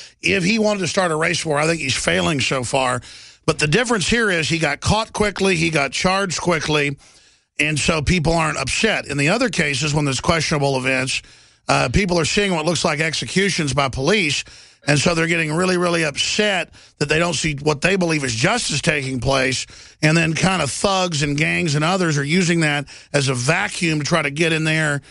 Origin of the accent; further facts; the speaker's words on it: Texas, United States; I mean, I grew up in Texas. It's kind of the South, but not really.